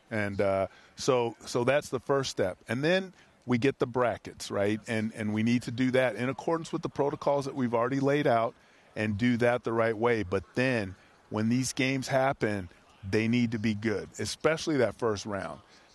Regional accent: Oakland, California, United States; I grew up in Oakland. Oakland proper, California.

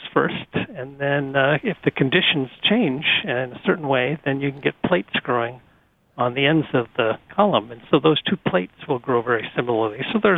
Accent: North Dakota, United States; I grew up in North Dakota where we have a lot of snow, and I never really noticed any of it.

